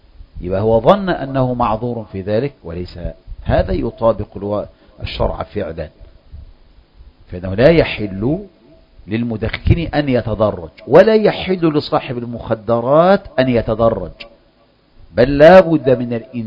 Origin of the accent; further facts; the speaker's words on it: Egypt; ومثله عندنا في مصر، عندنا العملة إما ورقية ولا حديدية